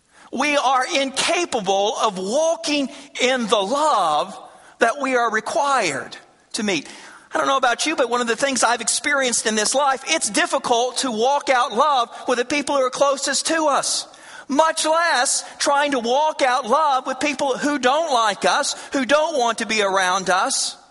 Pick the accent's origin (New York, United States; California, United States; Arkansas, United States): Arkansas, United States; I grew up in Arkansas. My greatest dream growing up was to play basketball for the Arkansas Razorbacks.